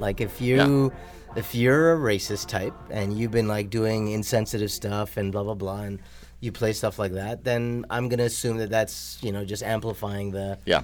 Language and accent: English; Toronto, Ontario, Canada; Born and raised in Toronto, Canada. Grew up at the culture conflict, which gave rise to an identity crisis.